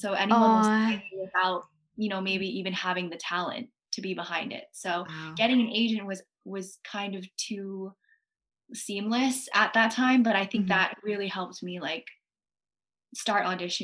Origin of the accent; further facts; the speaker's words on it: Pittsburgh, Pennsylvania, United States; so I grew up in Pennsylvania. I'm from Pittsburgh.